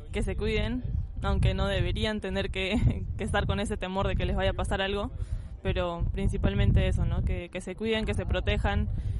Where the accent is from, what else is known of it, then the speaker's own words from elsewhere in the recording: Peru; moved away; siendo peruanos en otra parte del mundo muestra que no somos indiferentes a lo que pasa